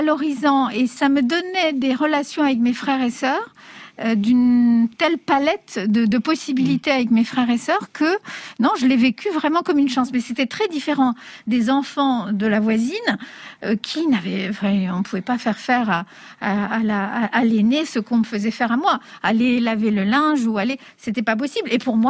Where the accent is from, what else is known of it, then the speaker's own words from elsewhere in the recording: Grand Est, France; also born or lived in Castile, Spain; je suis née en Castille et puis j'ai grandi dans les Ardennes.